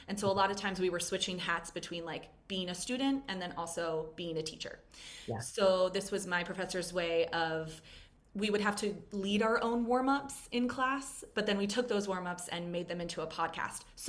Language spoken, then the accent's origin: English; Bethlehem, Pennsylvania, United States; So first and foremost, I'm a Lehigh Valley kid. I grew up in Bethlehem. I went to Liberty High School. And so I love the Lehigh Valley.